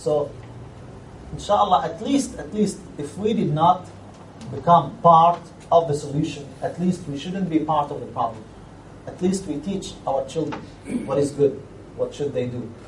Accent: Syria; I was in South Africa because, again, I'm coming from Syria and I witnessed terrible things.

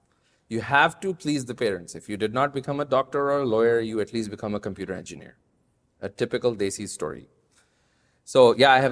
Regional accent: Canada; moved away as an adult; now in Atlanta, United States; I'm Canadian. Oh, Canada. So I belong to Canada. I recently moved here. I moved to Atlanta a year and a half ago.

